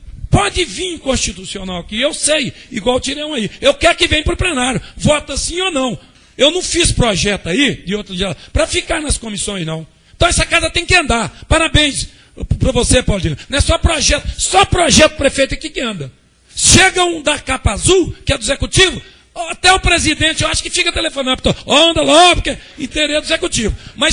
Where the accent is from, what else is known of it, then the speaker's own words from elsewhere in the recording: Brazil; born there; Eu não nasci na Inglaterra, nasci no Brasil, na roça, não sou do Grotão.